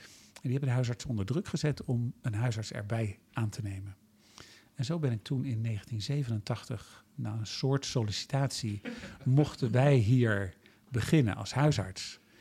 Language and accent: Dutch; The Hague, South Holland, Netherlands; Maar ik kom oorspronkelijk uit Den Haag.